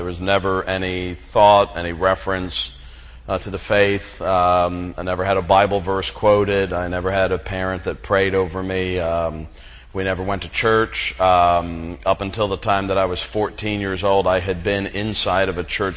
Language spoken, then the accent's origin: English; Connecticut, United States; also born or lived in New York; I was born in New York. My family moved to Connecticut.